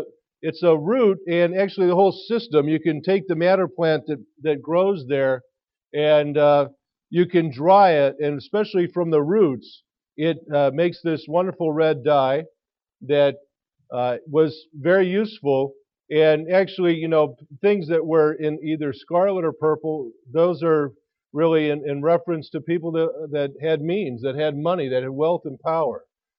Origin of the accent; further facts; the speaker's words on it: St. Louis, Missouri, United States; Growing up in St. Louis, I don't remember a lot of the things that have happened in the Catholic Church that were done there.